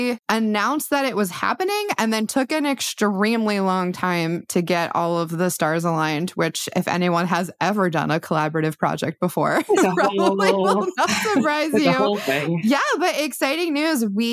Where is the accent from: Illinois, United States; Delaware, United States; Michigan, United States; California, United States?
Delaware, United States; Newark; I went to my hometown local comic shop, which is Captain Blue Hens in Newark, Delaware